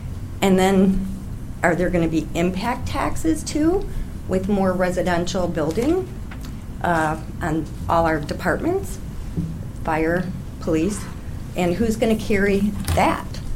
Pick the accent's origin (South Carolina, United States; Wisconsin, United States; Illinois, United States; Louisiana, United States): Illinois, United States; Oak Park; I am on my third property here in River Forest. I grew up in Oak Park.